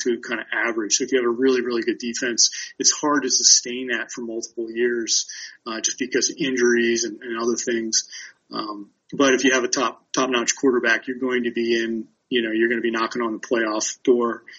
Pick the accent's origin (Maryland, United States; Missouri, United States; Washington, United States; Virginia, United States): Maryland, United States; Baltimore; A really interesting case is right up the road. My hometown of Baltimore, right?